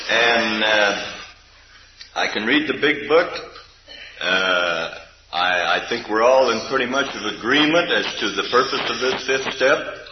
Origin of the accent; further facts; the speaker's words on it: Oregon, United States; from Oregon.